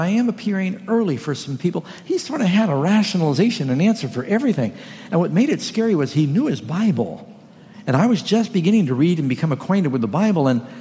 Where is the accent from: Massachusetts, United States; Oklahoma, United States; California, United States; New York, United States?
California, United States; I hail from Northern California where he originated, the People's Temple there.